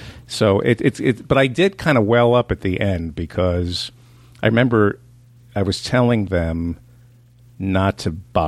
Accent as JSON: {"language": "English", "region": "New Jersey", "country": "United States", "tie": "born or raised there", "also_born_or_lived": "Brooklyn", "said": "I grew up in New Jersey."}